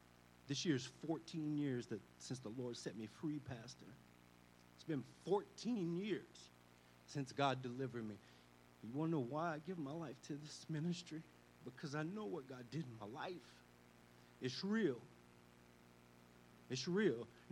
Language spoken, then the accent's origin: English; Louisiana, United States; If you can't tell, Sha, I'm from Louisiana.